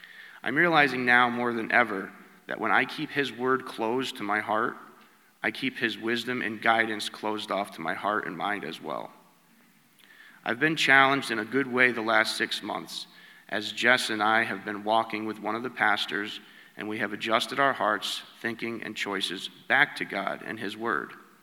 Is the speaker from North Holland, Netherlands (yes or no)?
no; Rotterdam, South Holland, Netherlands; I was born here in Rotterdam, raised here. I was raised Catholic.